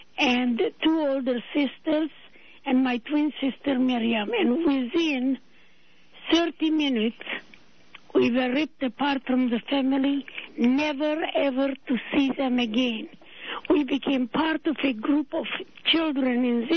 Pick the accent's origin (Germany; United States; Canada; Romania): Romania; Transylvania; born there; English is a second language; I was born in Transylvania, Romania. And in a very, very small village of 100 families, my father was a farmer and landowner.